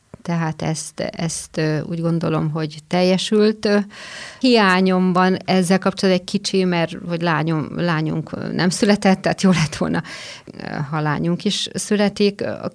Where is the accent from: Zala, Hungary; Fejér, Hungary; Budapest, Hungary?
Fejér, Hungary; Székesfehérvár; born there; Székesfehérváron születtem, nagyon régen, 1960-ban.